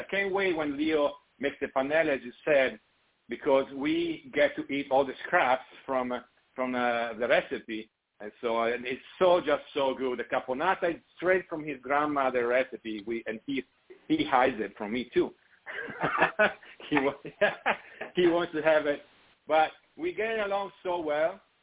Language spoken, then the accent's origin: English; Genoa, Liguria, Italy; Genoa salami. I like that because it brings me up the name of my hometown